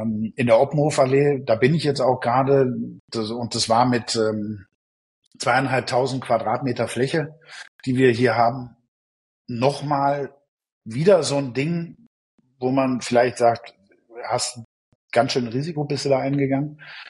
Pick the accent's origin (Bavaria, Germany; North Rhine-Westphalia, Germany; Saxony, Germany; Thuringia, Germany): Bavaria, Germany; Augsburg; Und als wir dann nach Europa zurückgegangen sind, nach Augsburg, meine Heimatstadt